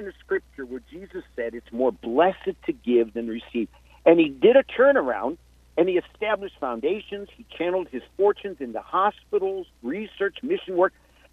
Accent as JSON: {"language": "English", "town": "Cleveland", "region": "Ohio", "country": "United States", "tie": "born or raised there", "said": "when John D. Rockefeller from Cleveland, and I grew up in Cleveland"}